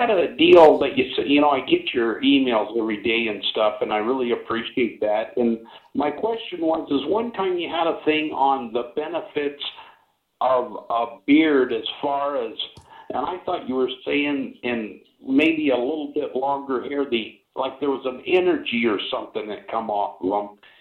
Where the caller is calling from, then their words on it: Missoula, Montana, United States; Missoula, Montana.